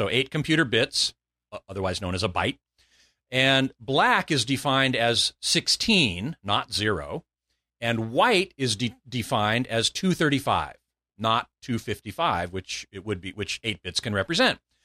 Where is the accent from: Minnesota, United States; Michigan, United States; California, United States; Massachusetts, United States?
California, United States; Burbank; So here's George in my hometown of Burbank, California.